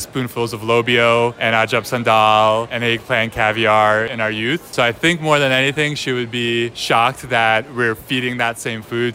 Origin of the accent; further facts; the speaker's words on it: Philadelphia, Pennsylvania, United States; also born or lived in Tbilisi, Georgia; I was born in Tbilisi, Georgia. That's the capital city. And I turned five the week that we moved to Philadelphia. Donna was born in Philadelphia shortly after. When we grew up in Philadelphia, we grew up as part of the ex-Soviet community.